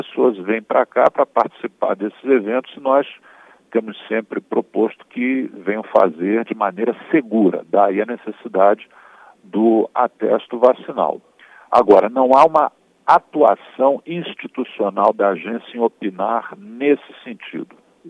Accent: Rio de Janeiro, Brazil; na minha cidade natal, no Rio de Janeiro, existem blocos que levam 1 milhão e 100 mil pessoas para a rua.

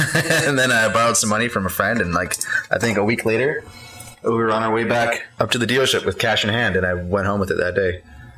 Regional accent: Maui, Hawaii, United States; moved away as an adult; also born or lived in Green Bay, Wisconsin; Born in Green Bay, Wisconsin. Age of 4, moved to Maui, Hawaii. 16 years there. Finished high school. Moved out here a year after high school in 2000.

